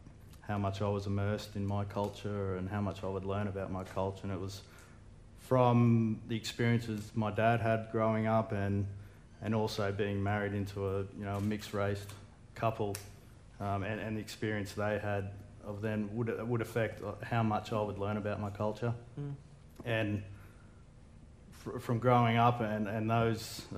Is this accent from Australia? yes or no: yes; Brisbane, Queensland, Australia; I was born and raised in Brisbane. My dad was Aboriginal, Malayan, and my mum was a white fella with an Irish heritage.